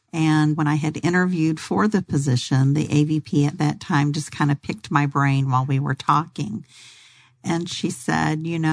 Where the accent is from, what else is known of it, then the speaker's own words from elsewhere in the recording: the South, United States; You know, I'm from the South, so wherever I can just say, hey, how are y'all doing today?